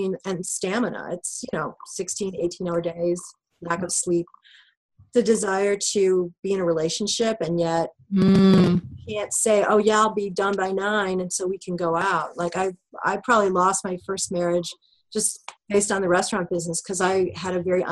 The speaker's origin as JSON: {"language": "English", "town": "Chicago", "region": "Illinois", "country": "United States", "said": "I'm from the North Shore of Chicago. You know, we make reservations."}